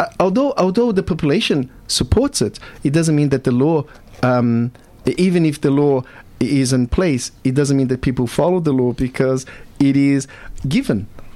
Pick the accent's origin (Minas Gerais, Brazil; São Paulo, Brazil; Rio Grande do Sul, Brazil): Minas Gerais, Brazil; Belo Horizonte; I'm from Belo Horizonte, which is the third largest city.